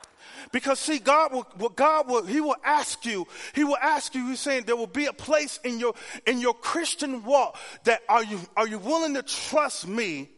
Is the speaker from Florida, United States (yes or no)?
yes; Miami, Florida, United States; I'm from Miami, y'all. People from the island, we have goats, chickens, and everything else.